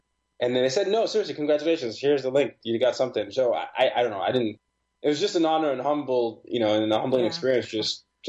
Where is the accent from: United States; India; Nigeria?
Nigeria; You know, my background is I'm a Nigerian and I grew up as the son of a diplomat.